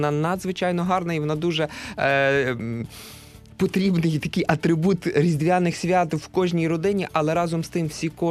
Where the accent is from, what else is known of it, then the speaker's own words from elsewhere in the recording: Lviv, Lviv Oblast, Ukraine; там зі мною мій колега Юрій, ми зі Львова